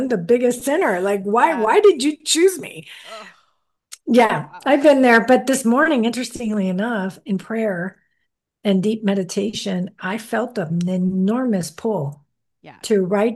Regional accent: Texas, United States; And I'm not from Houston, Texas. I was from South Texas.

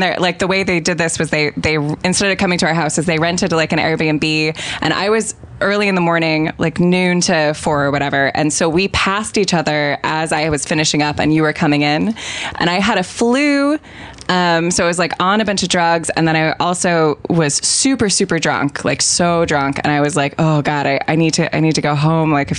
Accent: San Diego, California, United States; Yeah, because we're from San Diego

